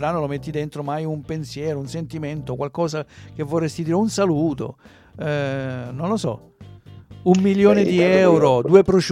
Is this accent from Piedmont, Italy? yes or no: no; Apulia, Italy; Noi siamo pugliesi, siamo della terra della pizzica, siamo del Salento.